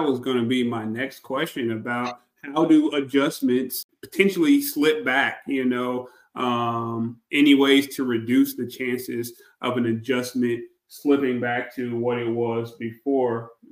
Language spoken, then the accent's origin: English; United States; And obviously, I'm an American, born here, raised here, love it.